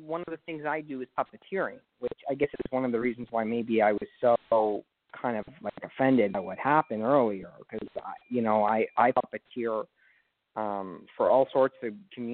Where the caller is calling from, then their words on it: North Bergen, New Jersey, United States; New Jersey, North Bergen to be exact.